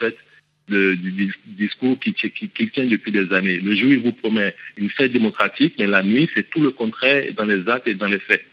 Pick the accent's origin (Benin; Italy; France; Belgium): Benin; ça fait quand même des années qu'on observe et qu'on est béninois